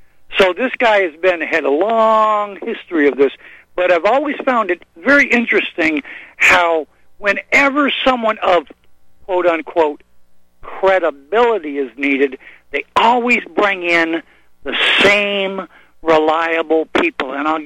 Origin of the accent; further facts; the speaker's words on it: Deep South, United States; I'm from the Deep South, folks.